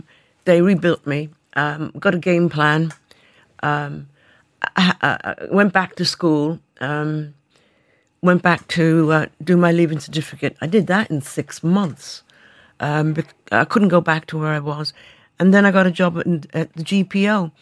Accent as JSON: {"language": "English", "town": "Kilkenny", "region": "Leinster", "country": "Ireland", "tie": "born or raised there", "also_born_or_lived": "Belfast", "said": "because I was raised in an industrial school in Kilkenny"}